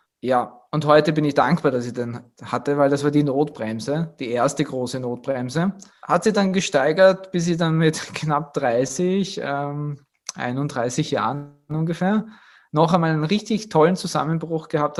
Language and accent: German; Graz, Styria, Austria; ich komme aus Österreich ursprünglich, bin in der Steiermark, Graz zu Hause. Jetzt auch öfters in Dubai, viel öfters mehr in Dubai mittlerweile.